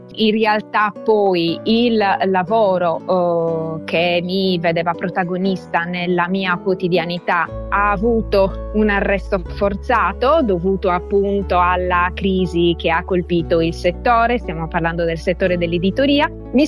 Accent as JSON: {"language": "Italian", "town": "Nuoro", "region": "Sardinia", "country": "Italy", "accent": "Nuorese", "said": "è un termine che io ho estrapolato dal mio dialetto, che è quello nuorese"}